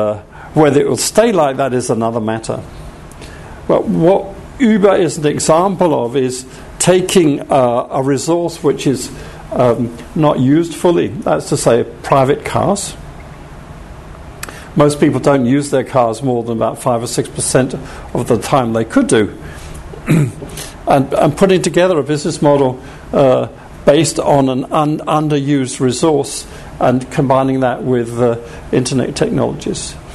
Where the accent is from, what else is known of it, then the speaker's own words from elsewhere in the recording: Denmark; I'm from Denmark.